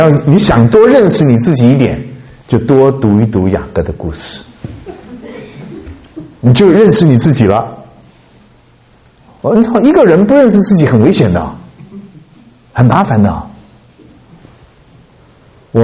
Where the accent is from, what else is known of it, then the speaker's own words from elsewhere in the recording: Hunan, China; 听说在湖南，就是我的家乡，前几年有一次发生两个村子的人啊